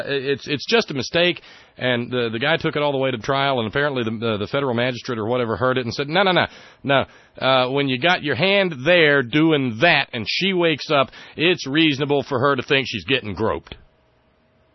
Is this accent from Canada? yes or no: no; Deep South, United States; And I'm sorry, I was raised in the Deep South, so, forgive my prejudices. But it's the way I was raised.